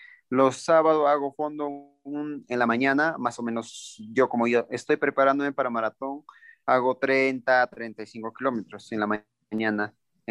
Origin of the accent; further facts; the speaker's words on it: Huancavelica, Peru; now in Huancayo, Peru; yo soy de Huancavelica, pero ya radico aquí en Huancayo desde abril de 2014.